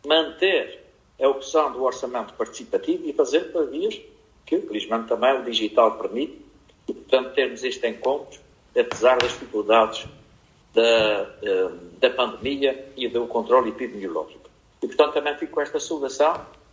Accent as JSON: {"language": "Portuguese", "region": "Azores", "country": "Portugal", "said": "enquanto cidadãos, enquanto açorianos, que somos uma realidade em que cada ilha vale também por si e pelo tudo"}